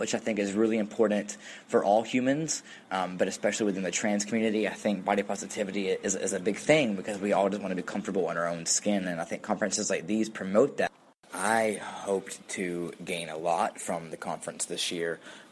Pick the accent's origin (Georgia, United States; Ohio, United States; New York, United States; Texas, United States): Georgia, United States; Augusta; I'm from Augusta, Georgia. I identify as a 24-year-old trans male